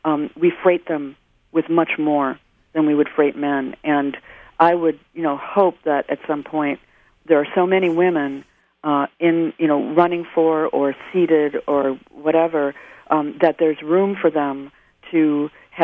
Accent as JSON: {"language": "English", "region": "Minnesota", "country": "United States", "said": "I spent all my summers in Wisconsin as a kid. I'm from Minnesota"}